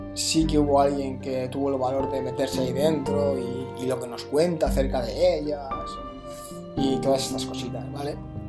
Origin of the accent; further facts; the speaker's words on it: Spain; sobre todo en mi país, España, se lleva haciendo eco durante años